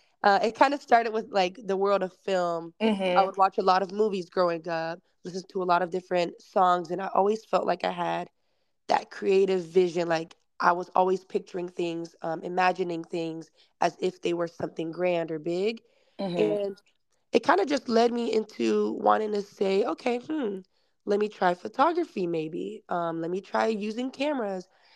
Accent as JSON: {"language": "English", "town": "Clewiston", "region": "Florida", "country": "United States", "lives_now": "Orlando, United States", "said": "Yes, so I am from Clewiston, Florida. That's deep in the muck of South Florida, right near Lake Okeechobee on the Everglades. So it's really Alligator City. I'm a country girl. But I am currently located in Orlando, Florida."}